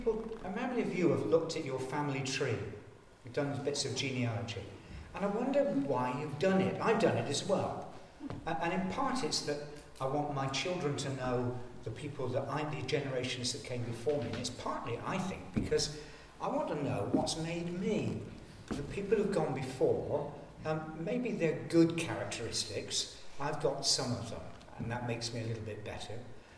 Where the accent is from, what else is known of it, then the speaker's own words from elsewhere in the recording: Bristol, South West England, United Kingdom; accent: West Country; You might have gathered from the burr in my voice that I was brought up in Bristol.